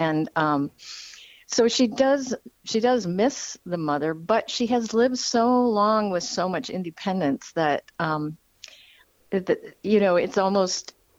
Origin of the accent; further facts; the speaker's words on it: Fergus Falls, Minnesota, United States; I also feel pretty at home in Western Minnesota because I grew up in Fergus Falls. So not far from Fargo.